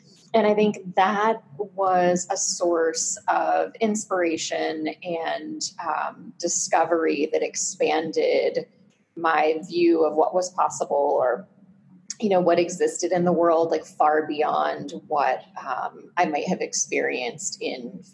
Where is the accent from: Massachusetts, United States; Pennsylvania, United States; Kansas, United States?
Pennsylvania, United States; also born or lived in Southern California, United States; I grew up about 50% in rural central Pennsylvania, mm-hmm. and the other 50% in Southern California.